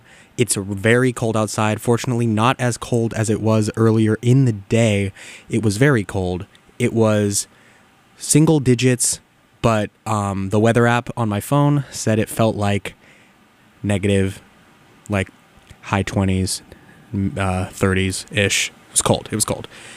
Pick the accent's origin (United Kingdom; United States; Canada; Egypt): United States; California; because I'm from California, it was at the Toyota Grand Prix